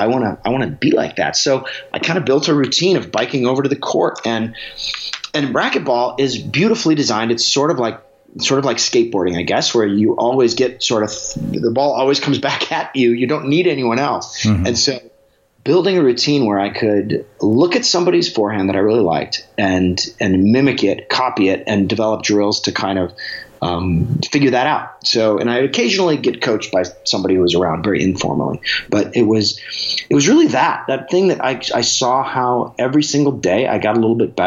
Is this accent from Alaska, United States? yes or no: yes; Alaska, United States; I played racquetball at everything has the asterisks growing up in Alaska.